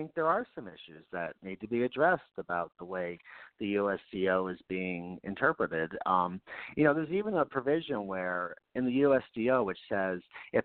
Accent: Knox, New York, United States; I'm actually going up to my hometown, the town of Knox. It's up in the Helderberg Hilltowns.

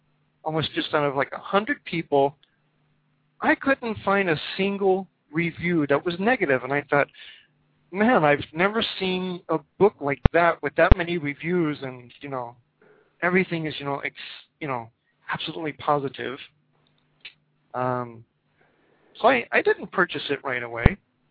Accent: Kentucky, United States; now in Japan; Yeah. I'm from Kentucky, actually.

